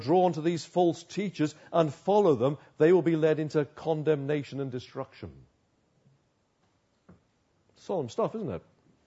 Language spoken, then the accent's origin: English; Uxbridge, London, United Kingdom; I grew up in Uxbridge, the end of the Metropolitan Piccadilly line, going backwards and forwards, all the fun of that.